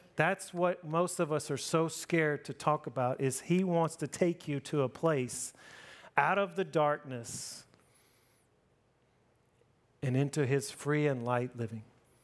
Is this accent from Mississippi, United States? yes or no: yes; Mississippi, United States; now in Tampa, United States; I'm from Mississippi, man. We moved here from 10,000 people, and we were driving to Tampa Airport.